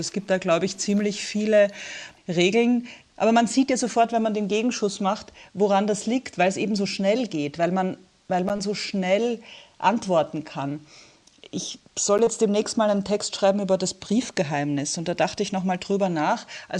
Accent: Austria; Komischerweise kommt mir als Österreicherin, Sie haben es ja erwähnt, auch vor

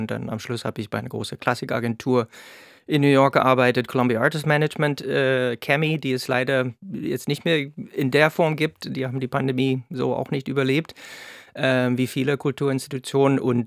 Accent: Stellenbosch, Western Cape, South Africa; moved away as an adult; Also ich habe eigentlich klassische Musik studiert in Südafrika, in Stellenbosch, wo ich aufgewachsen bin.

